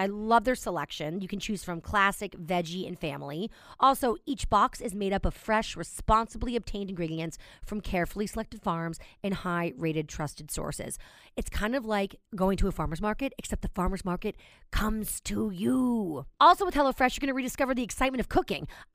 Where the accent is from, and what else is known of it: New York, United States